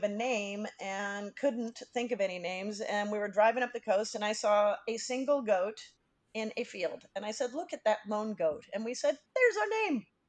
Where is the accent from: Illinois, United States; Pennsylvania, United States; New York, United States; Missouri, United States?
New York, United States; New York City; now in Los Angeles, United States; I came out to LA. I was living in New York, and then I moved out back to LA. I'm from New York City.